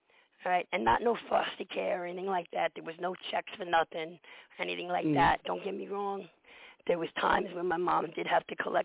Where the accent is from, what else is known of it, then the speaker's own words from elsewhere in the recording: New York City, New York, United States; I grew up in the Bronx, last stop on the D train. I come from a multiracial family.